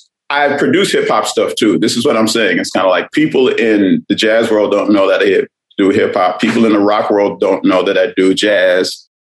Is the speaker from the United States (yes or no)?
yes; Brooklyn, New York, United States; I mean, I'm from Brooklyn. I'm from that time.